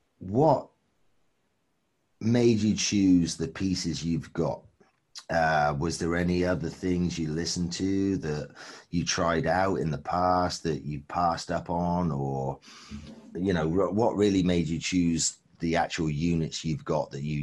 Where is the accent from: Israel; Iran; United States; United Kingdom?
United Kingdom; England; whereas obviously we're from England